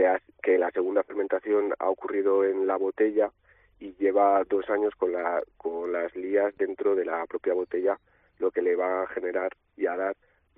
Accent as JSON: {"language": "Spanish", "town": "Valladolid", "region": "Castile and León", "country": "Spain", "tie": "born or raised there", "said": "Yo he nacido y crecido en Valladolid, pero siempre me ha gustado mucho mi pueblo, Valbuena de Duero, que era donde veraneábamos"}